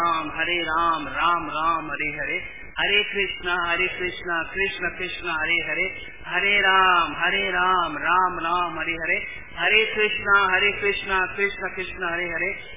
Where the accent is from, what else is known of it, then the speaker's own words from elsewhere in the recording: Tamil Nadu, India; born there; English is a second language; also born or lived in Karnataka; Actually, I am coming from South. I born at Tamil Nadu. My grandmother Kerala. My forefather Sandra. I studied at Karnataka. But I know all languages.